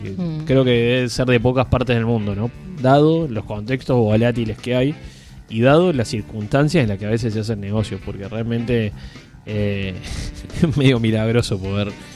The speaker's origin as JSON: {"language": "Spanish", "country": "Argentina", "said": "seguimos con este mal endémico de perder el poder adquisitivo como argentinos todo el tiempo"}